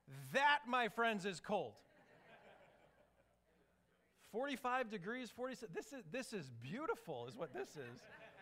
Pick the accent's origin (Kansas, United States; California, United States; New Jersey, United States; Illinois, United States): Illinois, United States; Chicago; So the most of you know I'm from Chicago. So in 2015, when we still lived in Chicago